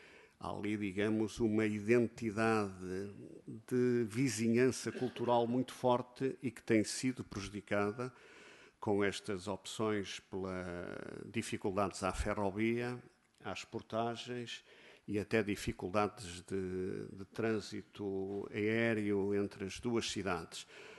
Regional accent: Guimarães, Braga, Portugal; talvez por ser de uma zona fronteira, sou natural de Guimarães e, portanto, a relação com a Galiza é muito forte

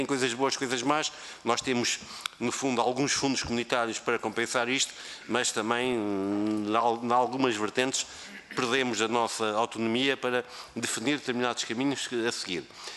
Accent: Aveiro, Portugal; Eu sou de Aveiro, portanto é um distrito entre perto do Porto.

